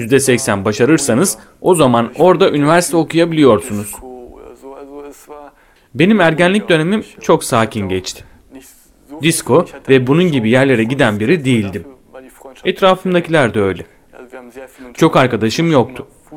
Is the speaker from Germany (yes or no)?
yes; Mettingen, North Rhine-Westphalia, Germany; 1987'de Almanya'nın güneybatısında olan Mettingen'de doğdum. 23 yaşındayım. Mettingen'de Hatschule okulunu bitirdikten sonra ekonomi okulu olan Wirtschaft Gymnasium'a gittim.